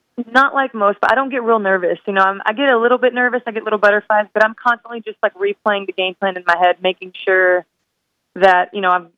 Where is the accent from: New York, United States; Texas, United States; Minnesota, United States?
Texas, United States; Waco; So I come from Waco, Texas, which is a small town. There's like, 200,000 people there. So I guess it's relatively big, but very small town vibes. I've been there my entire life, and Wacoans are different.